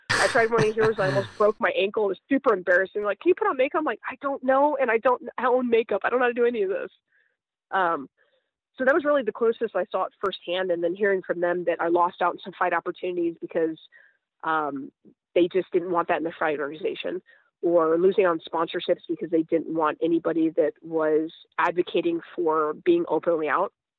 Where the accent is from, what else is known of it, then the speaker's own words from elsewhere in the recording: Japan; now in United States; the community I grew up in Japan, you don't see public shows of affection